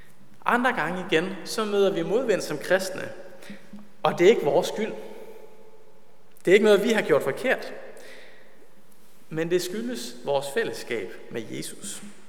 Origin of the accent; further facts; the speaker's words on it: Ølgod, Region of Southern Denmark, Denmark; den LM-kreds, jeg voksede op i Ølgod